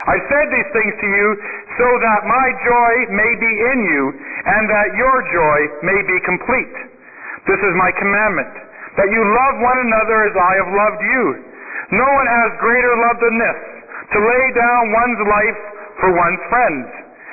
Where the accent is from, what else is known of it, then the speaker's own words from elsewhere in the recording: Regina, Saskatchewan, Canada; born there; I was baptized at Our Savior's Lutheran Church in Regina, Saskatchewan